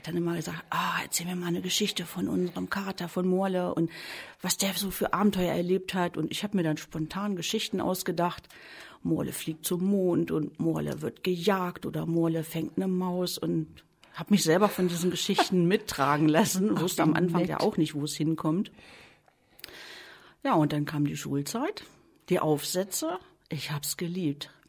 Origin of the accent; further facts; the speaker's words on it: Bilshausen, Lower Saxony, Germany; born there; now in Rüdershausen, Germany; Genau, aus dem wunderschönen Eichsfeld, gebürtig aus Bilshausen und wohne jetzt seit ungefähr 30 Jahren in Rüdershausen.